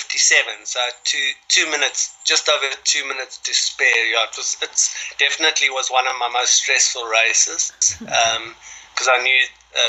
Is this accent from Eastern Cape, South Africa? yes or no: no; Johannesburg, Gauteng, South Africa; also born or lived in Cape Town / Namibia; Then moved to Joburg when I was about 5 or 6. I've basically been in Joburg my whole life, apart from living overseas for 2.5 years. And then I would say my hometown is definitely Benoni.